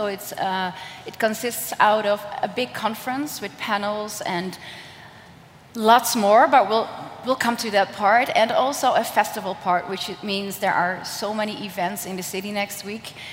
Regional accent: Netherlands; That's a very Dutch name. I'm from the Netherlands

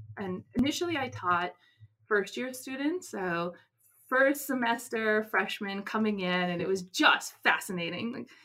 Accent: Michigan, United States; I'm from the Upper Peninsula, and design was never sort of a subject that anybody studied or thought about.

